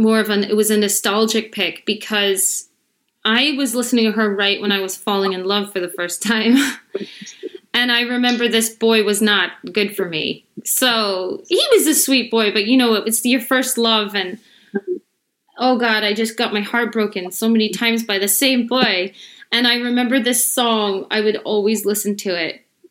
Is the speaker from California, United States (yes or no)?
no; Chicago, Illinois, United States; born or raised there; moved away as an adult; also born or lived in London; now in Scotland, United Kingdom